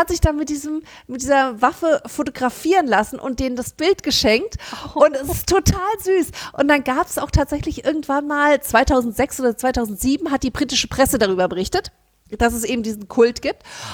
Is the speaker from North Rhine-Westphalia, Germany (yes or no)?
no; Frankfurt, Hesse, Germany; wir als Frankfurter Mädchen